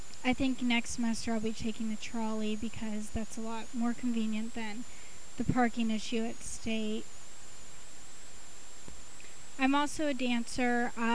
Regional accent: Mission Viejo, California, United States; I'm from Mission Viejo, which is in Orange County, about 80 miles from San Diego State.

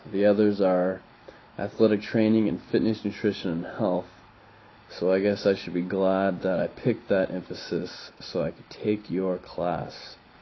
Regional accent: Truckee, California, United States; also born or lived in Lake Tahoe; I'm originally from Nevada, Lake Tahoe. That's where I was born and raised in Truckee. When people ask where I'm from, I usually think of Truckee because that's where a lot of who I am became.

